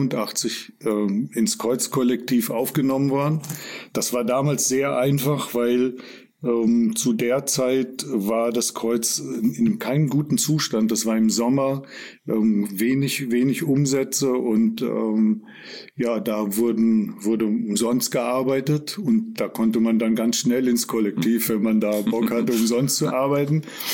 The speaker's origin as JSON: {"language": "German", "town": "Lendringsen", "region": "North Rhine-Westphalia", "country": "Germany", "tie": "born or raised there", "moved": "as an adult", "lives_now": "Fulda, Germany", "said": "Ich nenne meinen Heimatort eigentlich immer noch gerne Lendringsen im Sauerland. Ich bin nach Fulda gekommen und habe hier Sozialarbeit studiert. Und das war 1978."}